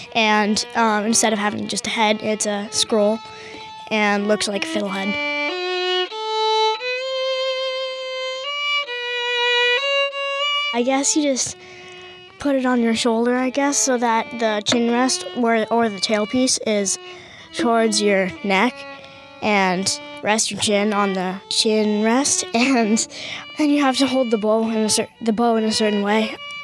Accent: Essex, Vermont, United States; I'm from Essex, Vermont. I'm 9 years old.

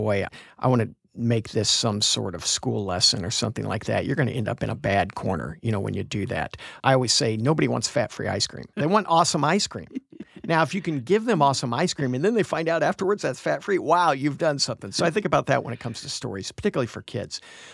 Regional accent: Springfield, Illinois, United States; once we moved back to the States, I grew up in Springfield, Illinois, and that is Mr. Lincoln's hometown.

